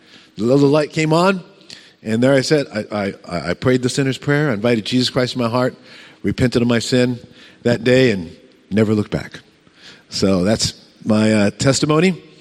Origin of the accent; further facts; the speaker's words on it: United States; I'm American, as you can tell. Yank.